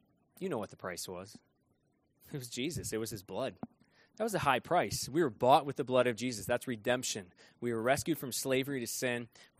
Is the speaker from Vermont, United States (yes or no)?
yes; Vermont, United States; That's kind of funny to me because I grew up in Vermont